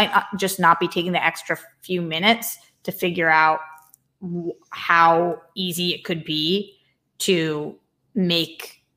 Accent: Boston, Massachusetts, United States; It was in my hometown Chipotle, the Chipotle that I go to.

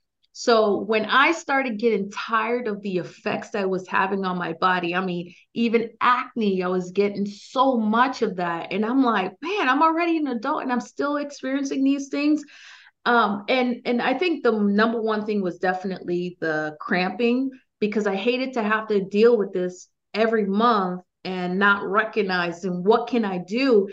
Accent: New England, United States; I am from the New England as well.

